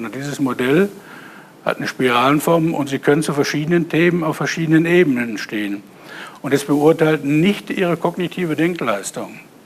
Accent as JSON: {"language": "German", "town": "Dortmund", "region": "North Rhine-Westphalia", "country": "Germany", "tie": "born there", "said": "als gebürtiger Dortmunder, der auch in Dortmund Informatik studiert hat"}